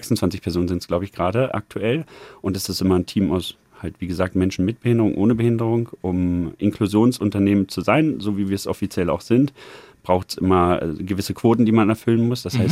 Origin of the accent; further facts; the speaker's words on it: Lower Saxony, Germany; Meine familiären Wurzeln, da wo ich auch die ersten 20 Jahre meines Lebens aufgewachsen bin, liegen in Niedersachsen. Ein bisschen im Nichts für einen jungen oder für junge Leute. Deswegen beschreibe ich es immer, es liegt zwischen Göttingen und Hannover.